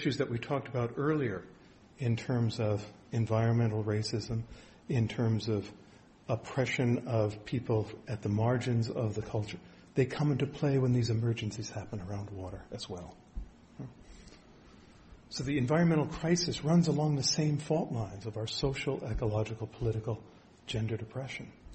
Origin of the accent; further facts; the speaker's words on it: Canada; when they found out I was from Canada